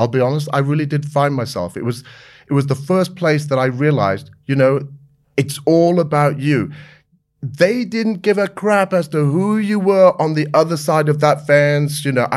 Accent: United Kingdom; no, I'm British.

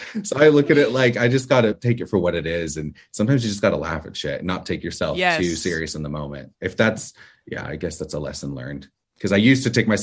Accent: California, United States; I had a leg up because I grew up in Los Angeles or Orange County, but Los Angeles is 45 minutes to an hour away.

